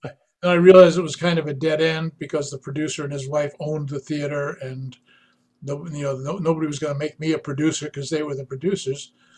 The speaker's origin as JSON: {"language": "English", "town": "Manhattan", "region": "New York", "country": "United States", "tie": "born or raised there"}